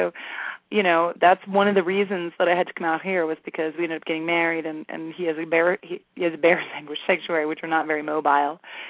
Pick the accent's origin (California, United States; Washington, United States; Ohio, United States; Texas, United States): Texas, United States; also born or lived in Tennessee / New York / North Carolina; I'm originally from Texas.